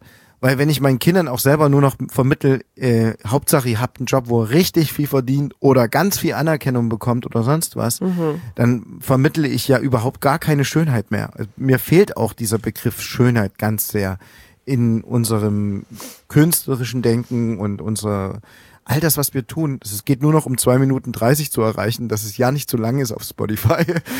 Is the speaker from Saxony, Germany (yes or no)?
yes; Plauen, Saxony, Germany; Ich komme aus Plauen und Sascha aus Zwickau, da gab's nichts.